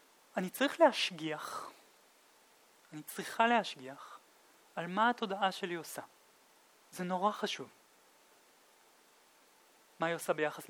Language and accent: Hebrew; Krayot, Haifa District, Israel; סתם, אני בכלל מהקריות במקום. אז אני מכיר גם את הקריות.